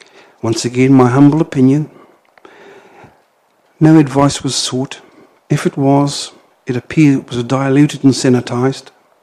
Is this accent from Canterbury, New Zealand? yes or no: no; Rotorua, Bay of Plenty, New Zealand; Been born and bred in Rotorua, educated in Rotorua, the Rotorua Boys High School, and then left for 22 years to serve with the military. Coming back home